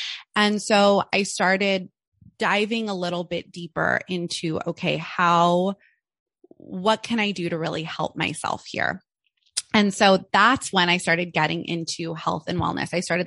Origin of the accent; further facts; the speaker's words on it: Malibu, California, United States; also live in Los Angeles. I was born and raised here. But I grew up in a very affluent beach community. I grew up in Malibu, California.